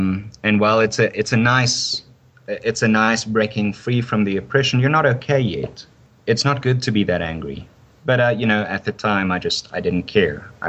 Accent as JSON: {"language": "English", "country": "South Africa", "tie": "born or raised there", "said": "And growing up in South Africa is a very, very tough"}